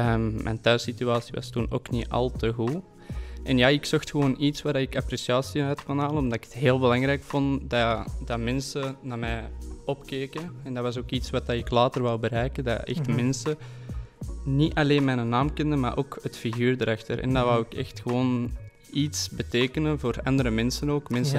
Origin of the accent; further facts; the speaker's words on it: Antwerp, Belgium; Ik ben afkomstig uit Antwerpen zelf. Ik ben momenteel 23 jaar. Ik studeer marketing mijn laatste jaar op de Karel de Grote Hogeschool in Antwerpen.